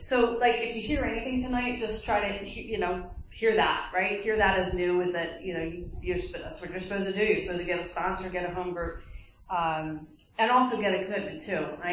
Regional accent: Marlton, New Jersey, United States; I'm from Voorhees, well, Marlton, New Jersey. It's my home group's the first 164 in Voorhees, New Jersey.

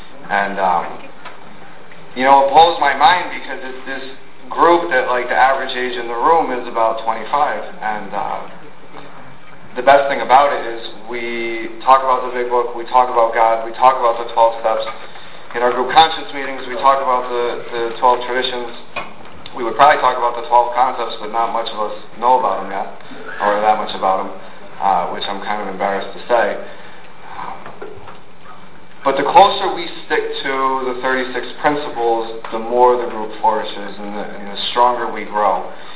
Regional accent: Fogelsville, Pennsylvania, United States; I grew up right outside of Fogelsville, in between Fogelsville and New Chipoli.

